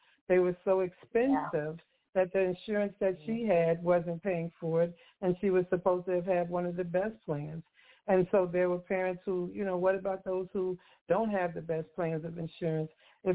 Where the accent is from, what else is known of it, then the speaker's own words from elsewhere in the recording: Chicago, Illinois, United States; I'm from Chicago. We used to steamrolling you, so you might have to show me to slow me down.